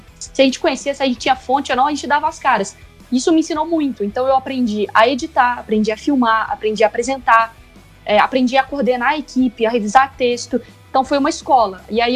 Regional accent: Belo Horizonte, Minas Gerais, Brazil; now in São Paulo, Brazil; E a diferença de São Paulo para BH, ela é, é engraçada, porque agora que eu tô aqui, meu sotaque aperta um pouquinho.

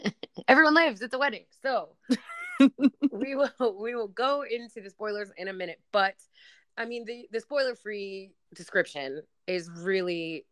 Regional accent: England, United Kingdom; I'm the English person in this scenario.

